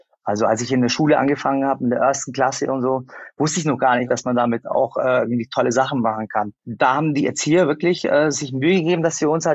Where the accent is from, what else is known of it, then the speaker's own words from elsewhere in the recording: Germany; born there; Ich bin in Deutschland geboren